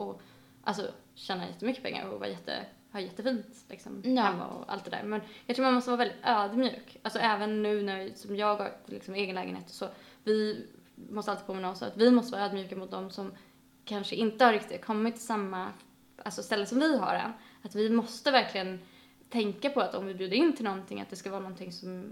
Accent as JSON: {"language": "Swedish", "country": "Sweden", "moved": "yes", "lives_now": "London, United Kingdom", "said": "när jag flyttade hit, var att här i London så, alltså hemma i Sverige, då växer man väldigt mycket upp med en viss typ av människor"}